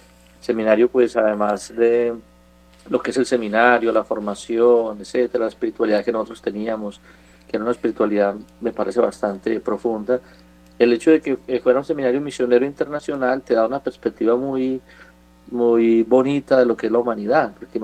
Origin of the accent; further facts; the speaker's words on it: Medellín, Antioquia, Colombia; born there; nací en Medellín, soy colombiano, nací en Medellín, este mes cumplí 46 años